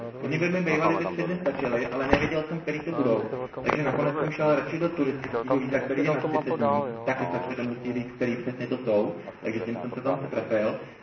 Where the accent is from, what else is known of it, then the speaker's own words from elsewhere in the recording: Náchod, Hradec Králové Region, Czechia; jsem z Náchoda, polsky jsem se dobrovolně naučil, protože to považuji za užitečný